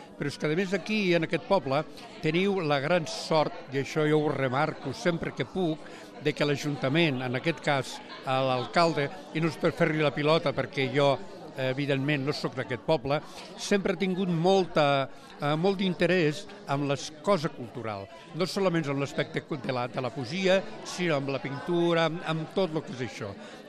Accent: Torredembarra, Catalonia, Spain; Bé, jo vinc de Torredembarra

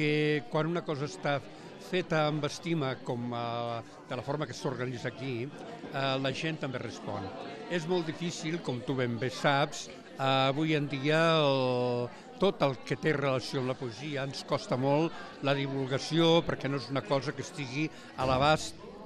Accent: Torredembarra, Catalonia, Spain; Bé, jo vinc de Torredembarra

